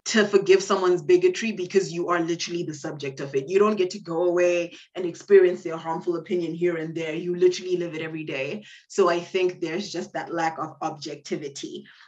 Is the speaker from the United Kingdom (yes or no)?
no; Zimbabwe; I'm from Zimbabwe.